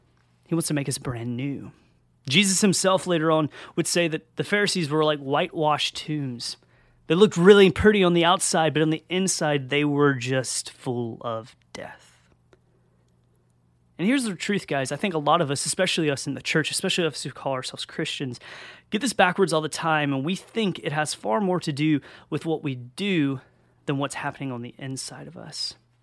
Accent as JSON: {"language": "English", "region": "Georgia", "country": "United States", "said": "I'm from Southwest Georgia, and so better or worse, tornadoes are kind of part of life."}